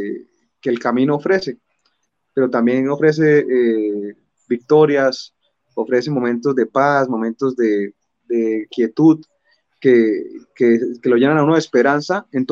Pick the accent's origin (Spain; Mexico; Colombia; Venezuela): Colombia; Santander; ya que somos santandereanos también